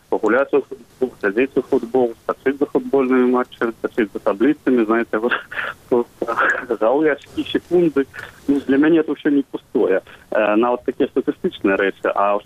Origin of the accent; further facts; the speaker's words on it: Minsk Region, Belarus; Я сам з Барысаўскага раёну.